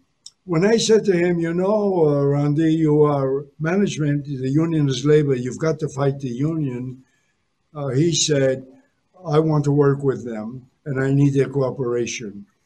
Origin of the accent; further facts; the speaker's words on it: Spain; now in United States; But we came from Spain, December 22, 1937, struggled tremendously, experienced real grinding poverty, and this country lifted me up, educated and enriched me, and made me comfortable.